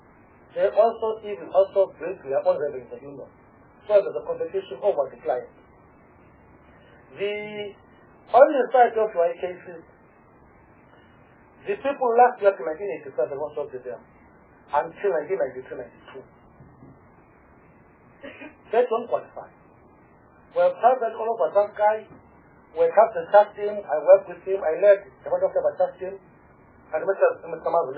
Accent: Eastern Cape, South Africa; I'm coming from Eastern Cape.

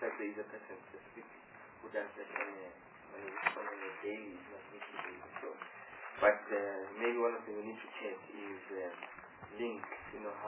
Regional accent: Limpopo, South Africa; on normal I say I come from Limpopo and I keep citing the examples

